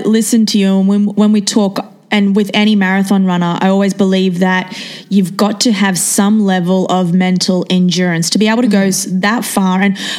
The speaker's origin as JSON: {"language": "English", "country": "Australia", "tie": "born or raised there", "said": "growing up in Australia and surfing myself, I always saw a relationship between runners and surfers."}